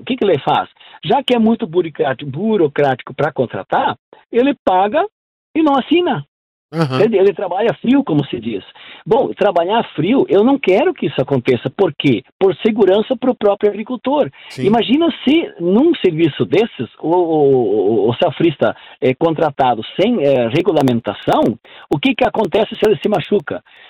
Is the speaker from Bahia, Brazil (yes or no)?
no; Rio Grande do Sul, Brazil; eu sou do Rio Grande do Sul, eu estou na fronteira agora.